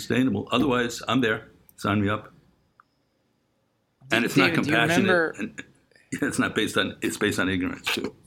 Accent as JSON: {"language": "English", "region": "New York", "country": "United States", "tie": "born or raised there", "lives_now": "Los Angeles, United States", "said": "I remember going, I grew up in New York and going to somebody's house and they have avocados and lemons growing in their backyard"}